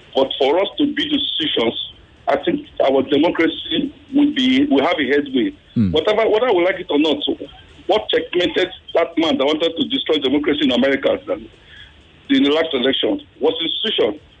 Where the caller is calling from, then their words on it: Surulere, Lagos, Nigeria; I stay in Suleri.